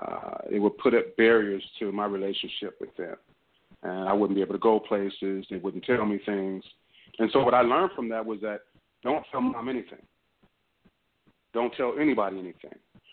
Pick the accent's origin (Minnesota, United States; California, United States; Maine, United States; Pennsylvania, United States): California, United States; Oakland; also born or lived in Ohio; I was born in Ohio in 1964. At the age of one, my family migrated to Oakland, where I eventually grew up.